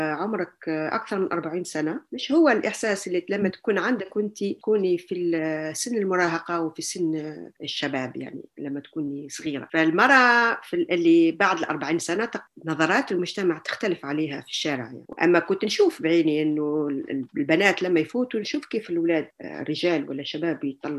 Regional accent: Algeria; moved away; وفي 1991 طلعت من الجزائر ورحت على تونس، على أساس أنا ما كنت نعرف تونس، يعني كانت نوعا ما كان يعني بطريقة ما كان هروب من واقع جزائري اللي كنت نحسه خانق

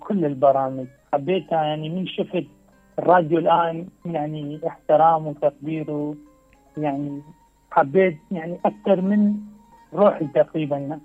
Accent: Sinjar, Nineveh, Iraq; born there; مسقط رأسي هو سنجار.

